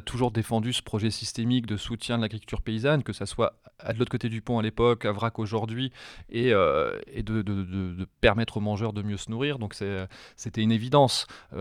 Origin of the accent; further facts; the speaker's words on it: Hauts-de-France, France; Et moi, je viens de la campagne du Pas-de-Calais, je ne connaissais pas les banlieues.